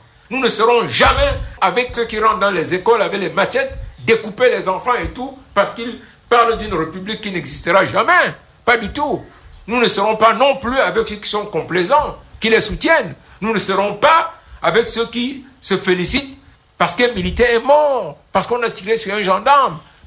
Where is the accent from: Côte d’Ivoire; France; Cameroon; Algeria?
Cameroon; Vous n'allez pas dire, je suis Camerounais, mais moins que ceci.